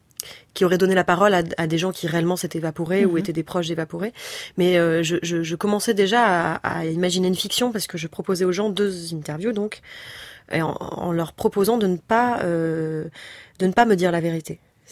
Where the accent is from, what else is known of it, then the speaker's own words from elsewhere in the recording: France; Et c'est parce que je suis française, qu'ils savent que je parle pas leur langue